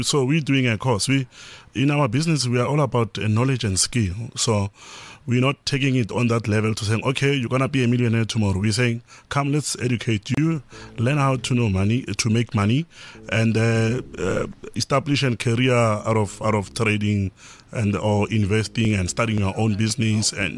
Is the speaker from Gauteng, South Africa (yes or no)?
no; Limpopo, South Africa; Yeah, so growing up in Limpopo really made me who I am today.